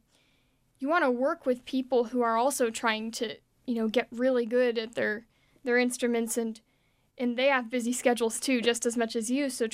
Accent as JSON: {"language": "English", "town": "Spokane", "region": "Washington", "country": "United States", "tie": "born or raised there", "said": "Well, just getting to spend more time in my hometown, I guess, and just, I don't know, I love Spokane. It's really a nice break from Seattle."}